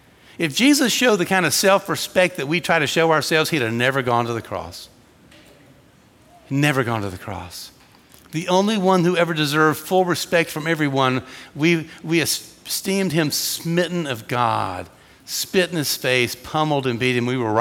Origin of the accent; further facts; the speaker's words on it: Georgia, United States; we grew up in Georgia. If you catch a couple of Southern phrases here, we can translate later.